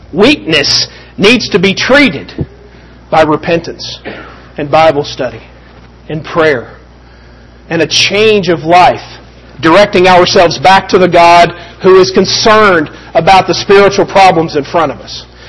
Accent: the South, United States; see, I'm from the South and I know what that means.

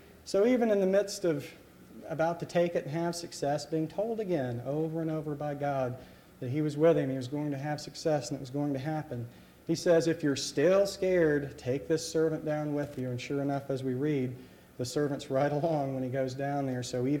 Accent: Xenia, Ohio, United States; I grew up in Xenia, a few miles over here

